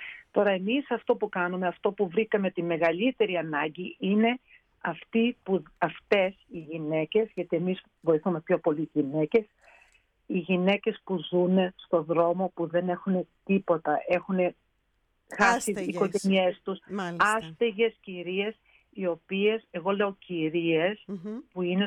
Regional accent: Massachusetts, United States; Αυτό το είχα μάθει με τον μπαμπά μου στην Αμερική, που μεγάλωσα κοντά στη Βοστόνη.

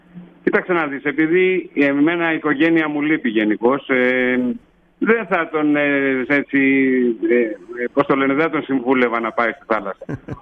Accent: Piraeus, Attica, Greece; Εγώ μεγάλωσα στον Πειραιά. Πειραιώτης λέω, γιατί εκεί στον Πειραιά πάντα κυκλοφορούσα.

